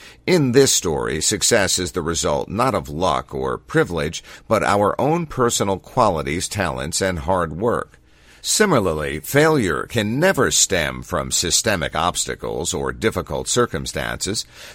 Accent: United Kingdom; now in United States; As a Brit in America, all this star-spangled exceptionalism feels alien.

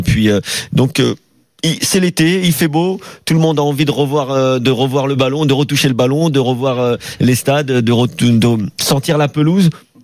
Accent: France; Alors chez nous en France, on regarde avec des grands yeux

